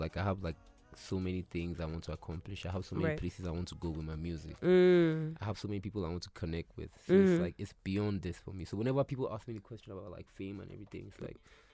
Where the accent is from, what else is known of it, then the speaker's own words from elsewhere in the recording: Nigeria; Like, and even as a Nigerian, there are so many tribes to pick out from.